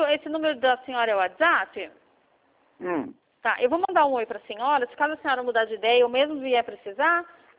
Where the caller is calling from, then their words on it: Campinas, São Paulo, Brazil; Não, eu sou do estado de São Paulo, eu falo de Campinas.